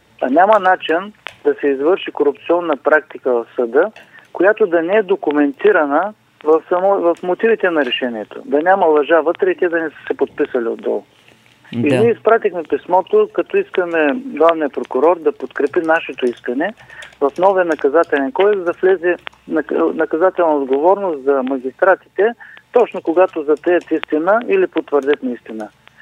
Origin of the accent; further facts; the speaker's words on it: Ruse, Ruse Province, Bulgaria; Аз понеже съм от Русе, тук имаме такъв случай.